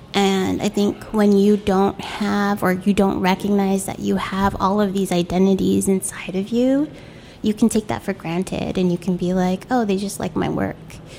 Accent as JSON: {"language": "English", "town": "San Francisco", "region": "California", "country": "United States", "tie": "born or raised there", "said": "I grew up in San Francisco, pre-tech San Francisco."}